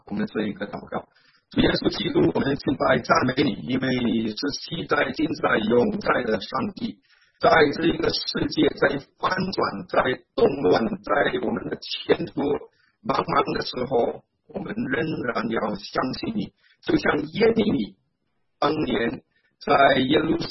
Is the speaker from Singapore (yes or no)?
yes; Singapore; now in United States; 因为我是新加坡人，我有好些新加坡的朋友知道我住在美国